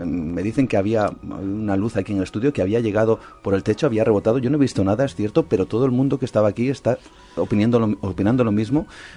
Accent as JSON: {"language": "Spanish", "country": "Spain", "said": "Soy el único español, periodista español, que pertenece a la Asociación de Veteranos Atómicos de Estados Unidos"}